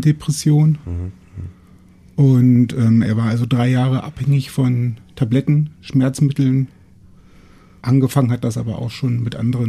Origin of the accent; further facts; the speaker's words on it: Lower Saxony, Germany; wir kommen ursprünglich aus Nähe von Braunschweig. Da ist alles sehr flach und sehr langweilig.